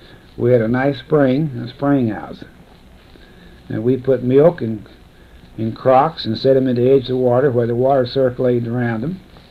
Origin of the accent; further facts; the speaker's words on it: Kentucky, United States; born there; In Stanford, Kentucky. I was born in Lincoln County, Kentucky, June the 7th, 1914.